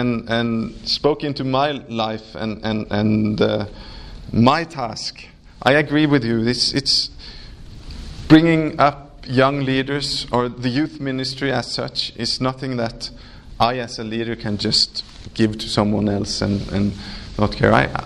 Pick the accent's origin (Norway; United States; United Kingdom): Norway; English is a second language; When I was growing up in Norway, in the mid to late 70s, as a very small kid, I was very into English football.